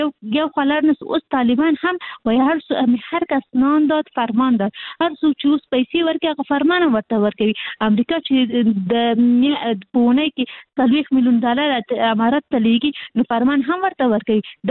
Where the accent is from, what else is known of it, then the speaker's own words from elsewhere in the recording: Kabul, Afghanistan; مونږ خاصي د کابل یو